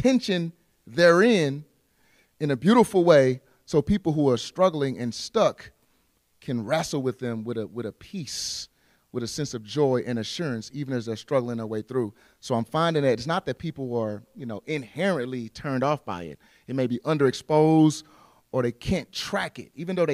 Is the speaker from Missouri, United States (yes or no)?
yes; St. Louis, Missouri, United States; It's called the Extra Nos Fest in St. Louis, my hometown.